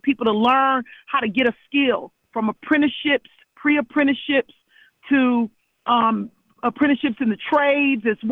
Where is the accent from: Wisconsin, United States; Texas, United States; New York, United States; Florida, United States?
Wisconsin, United States; Milwaukee; Born and raised in Milwaukee, live on the block I grew up on 15th and Capitol.